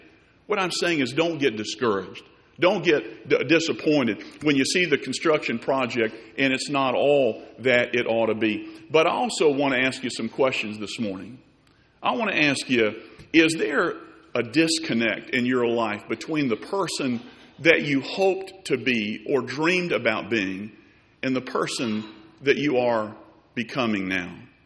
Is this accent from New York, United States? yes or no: no; Tuscaloosa, Alabama, United States; And I made my way back to that house that I grew up in Tuscaloosa, Alabama.